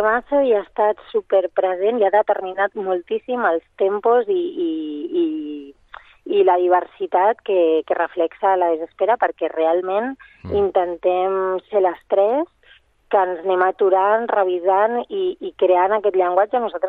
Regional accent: Catalonia, Spain; que som, la Iris i jo som d'aquí, som catalanes.

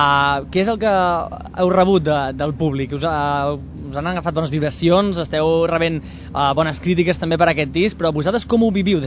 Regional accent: Sabadell, Catalonia, Spain; La meva pregunta com a sabadellenc, ja que em tinc aquí per primera vegada

